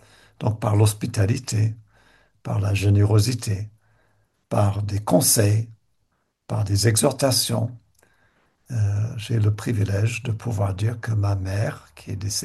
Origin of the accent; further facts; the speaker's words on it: Canada; Moi, je suis canadien, donc je viens de l'Amérique du Nord.